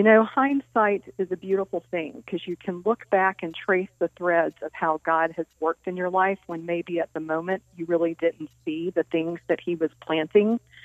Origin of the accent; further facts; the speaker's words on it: Durham, North Carolina, United States; I actually grew up in the state of North Carolina in a town called Durham, North Carolina.